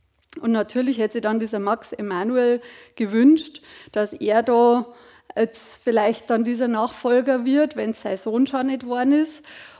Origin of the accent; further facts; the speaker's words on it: Bavaria, Germany; bin aber keine Aidenbacherin, das muss ich zugeben, sondern ich bin aus dem Bayerwald.